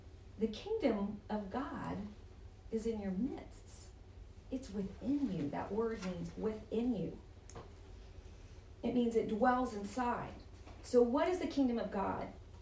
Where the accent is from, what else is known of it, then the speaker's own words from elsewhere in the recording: Texas, United States; You know, I come from Texas, and we have some pretty interesting characters in my family background